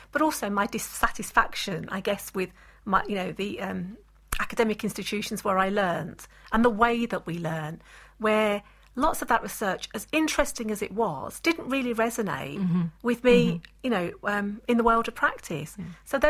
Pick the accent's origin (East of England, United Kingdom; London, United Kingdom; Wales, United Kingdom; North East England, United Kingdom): London, United Kingdom; Growing up in the East End of London, told kids like me didn't go to university.